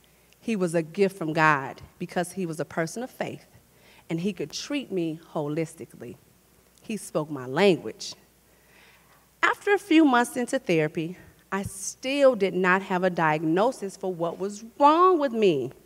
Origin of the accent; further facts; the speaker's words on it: Chicago, Illinois, United States; summer, I expanded my work to Chicago. It was fun, exciting, and a really big deal. I was going back to my hometown to serve the very community that was the foundation to who I had become.